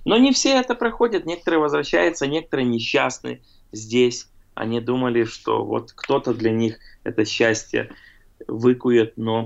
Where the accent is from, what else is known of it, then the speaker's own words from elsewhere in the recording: Ukraine; Я тебя понимаю, как украинец с традиционной...